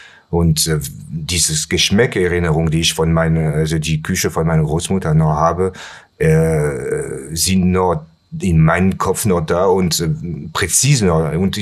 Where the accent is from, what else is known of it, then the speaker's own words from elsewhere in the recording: Pertuis, Provence-Alpes-Côte d'Azur, France; German is a second language; moved away as an adult; also born or lived in Nice; Ich bin in Aix-en-Provence geboren und dann nach Pertuis bin ich, also das ist ein kleines Kaff, der 20 Kilometer entfernt von Aix ist. Da bin ich groß geworden